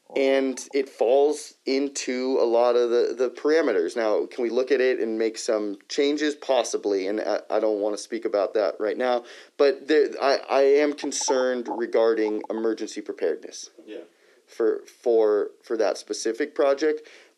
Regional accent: Liberty Canyon, California, United States; But interestingly enough, my parents, I grew up in Liberty Canyon, and they're one house outside the Agora city limit.

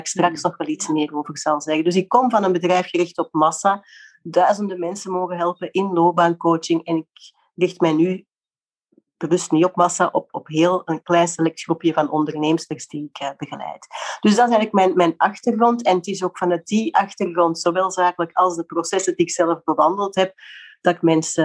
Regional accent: Flanders, Belgium; accent: Flemish; Ik zeg altijd, ik ben Nederlandser dan ik klink. Mijn accent is Vlaams gebleven

